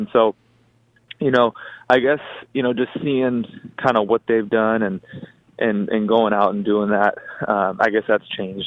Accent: Arizona, United States; And obviously it was extremely intriguing to come back home and represent Arizona, my home state.

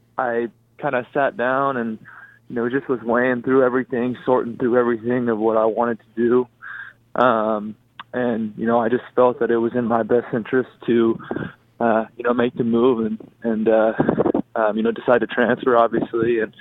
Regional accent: Arizona, United States; And obviously it was extremely intriguing to come back home and represent Arizona, my home state.

